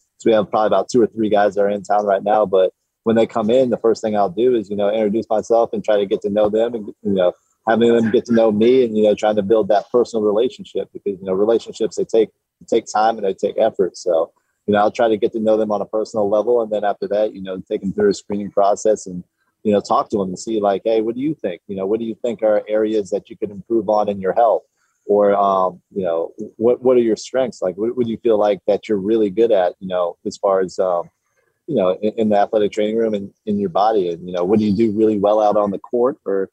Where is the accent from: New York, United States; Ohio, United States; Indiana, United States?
Ohio, United States; Columbus; Super close to home. I'm from Columbus, Ohio, so it's only about, you know, 180 some miles, a couple hours away.